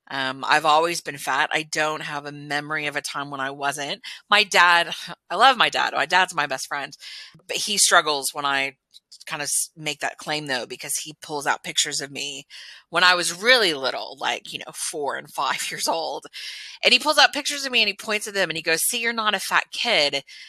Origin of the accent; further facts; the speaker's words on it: Texas, United States; I was born and raised in Texas in the United States, and I am I'm an only child of two well-educated, white, Catholic, upper middle class parents.